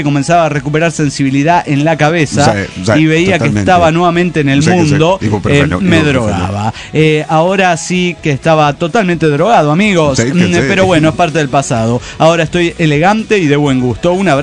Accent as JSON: {"language": "Spanish", "town": "Mar del Plata", "region": "Buenos Aires Province", "country": "Argentina", "said": "de Mar del Plata, Argentina."}